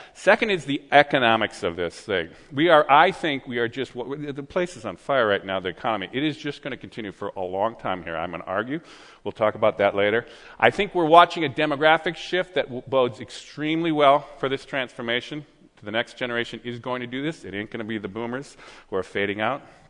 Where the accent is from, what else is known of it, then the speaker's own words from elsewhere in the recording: Berkeley, California, United States; I come from Berkeley.